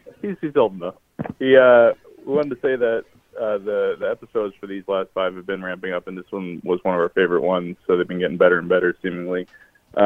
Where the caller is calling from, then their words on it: Virginia, United States; from Virginia.